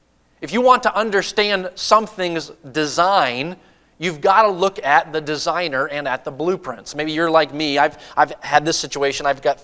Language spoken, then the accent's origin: English; Maine, United States; now in Houston, United States; So originally I'm from the Northeast. I was born and raised in Maine.